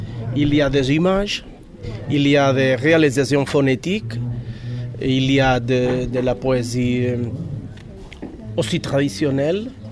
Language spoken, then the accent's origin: French; Spain; de l'Espagne. Je viens de l'Espagne pour participer activement au festival de l'Odève.